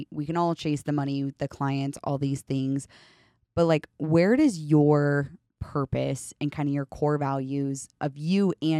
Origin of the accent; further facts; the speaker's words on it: Idaho, United States; I'm from Idaho. Idahoans are some cutthroat people too.